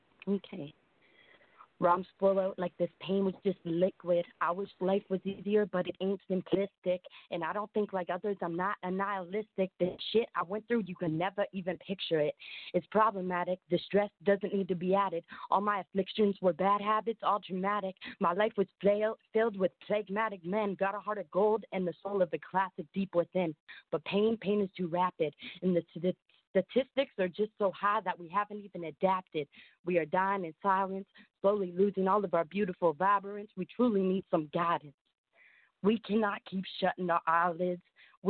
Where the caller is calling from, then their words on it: Ottawa, Ontario, Canada; calling from Ottawa, Ontario.